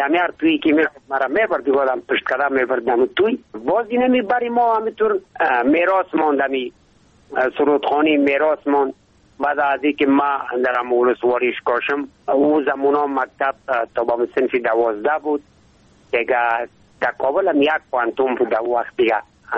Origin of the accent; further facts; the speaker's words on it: Ishkashim, Badakhshan, Afghanistan; از امو قدیم از بابا و اجداد در ولسوالی اشکاشمی بدخشان ما زاده شدم